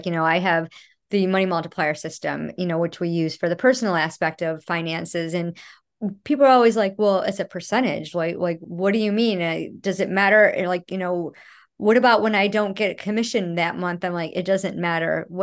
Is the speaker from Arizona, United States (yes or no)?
no; Rochester, New York, United States; now in Florida, United States; That's one reason why we moved to Florida. Cause I'm from Rochester, New York, and it's cold and dreary.